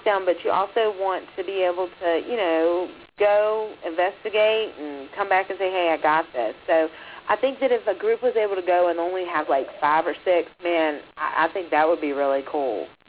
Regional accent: Virginia, United States; But y'all know that we're coming from Virginia.

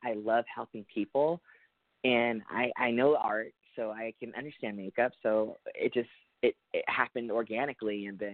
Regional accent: Kansas, United States; now in Dallas, United States; I'm originally from Kansas, but I am now residing in Dallas, Texas

